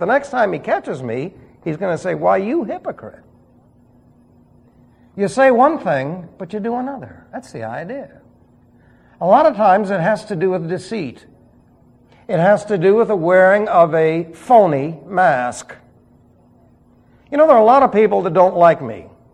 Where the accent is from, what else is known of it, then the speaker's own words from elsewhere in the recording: New York City, New York, United States; Besides, I'm from New York City.